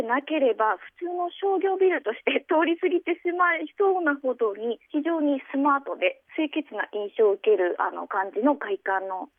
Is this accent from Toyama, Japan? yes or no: yes; Toyama, Japan; 実は私たち富山県民が大好きなある食べ物に幼虫がついていたことで排出されたサナダムシなんですが